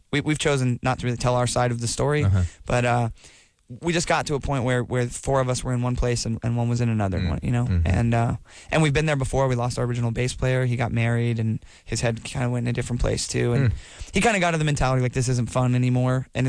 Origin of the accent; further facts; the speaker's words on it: Jacksonville, Florida, United States; We grew up together in Jacksonville, Florida.